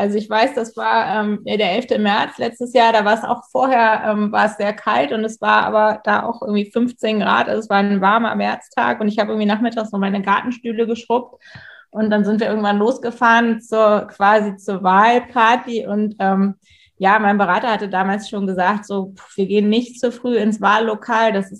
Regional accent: Pinneberg, Schleswig-Holstein, Germany; ich komme ja aus Pinneberg, ich sage mal Pinneberg, nicht so ein bisschen zu Hamburg wie Stockelsdorf zu Lübeck. Also es ist direkt da dran.

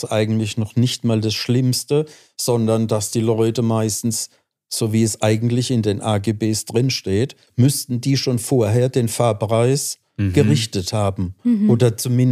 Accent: Speyer, Rhineland-Palatinate, Germany; ich bin ja in Speyer geboren und musste auch aus der Altstadt hinten am Dom vorbei, ins Gymnasium später.

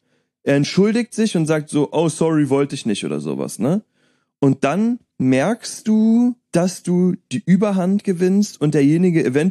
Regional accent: Berlin, Germany; Ich komme aus Neukölln.

